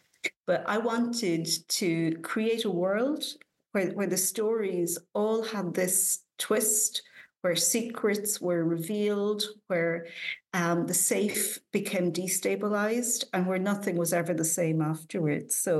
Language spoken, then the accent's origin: English; Ireland; Well, I grew up in Ireland in a traditional Catholic household